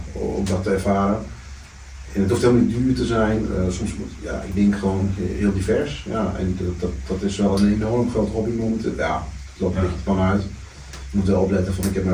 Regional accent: Sri Lanka; Ik ben geadopteerd, ik kom uit Sri Lanka, ik heb er verder echt helemaal niks mee. Ik kan plat groen sproken en ik kan Fries met die praten, maar ik heb geen Sri Lankaans.

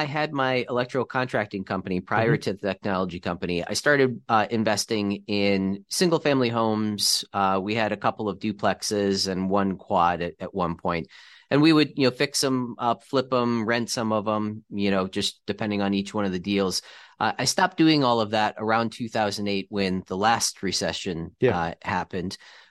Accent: Akron, Ohio, United States; So again, I'm from Akron, so they're in a suburb of Cleveland called Shaker Heights.

